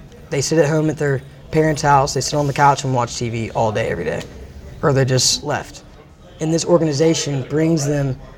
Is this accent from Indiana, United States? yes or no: no; Atlanta, Georgia, United States; I was born in Atlanta and I grew up in metro Atlanta. Like in the suburbs.